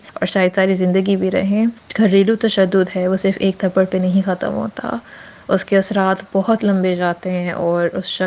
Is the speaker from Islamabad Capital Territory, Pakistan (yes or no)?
yes; Islamabad, Islamabad Capital Territory, Pakistan; now in Sydney, Australia; میں اسلام آباد پاکستان سے ہوں۔ آج کل میں سڈنی میں رہتی ہوں آسٹریلیا میں،